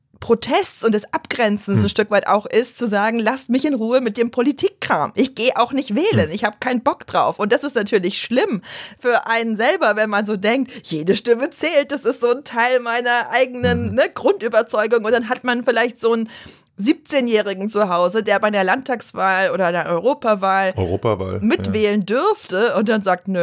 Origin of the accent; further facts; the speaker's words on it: Baden-Württemberg, Germany; ich bin ja in Baden-Württemberg aufgewachsen und zur Schule gegangen